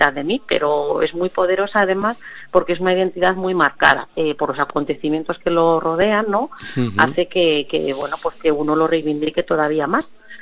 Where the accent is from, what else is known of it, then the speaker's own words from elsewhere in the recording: Madrid, Community of Madrid, Spain; alguno viene a lo mejor de Castilla-La Mancha que pilla cerquita, claro, pero sí, casi todos somos de Madrid.